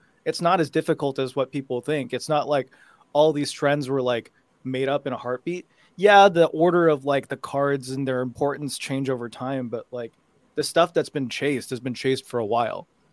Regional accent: United States; I'm raised in the United States. Like, I was raised in the United States, but I was taught by Asian collectors

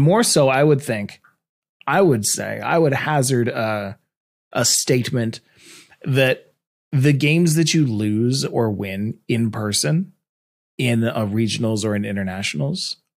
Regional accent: Canada; See, I'm the Canadian.

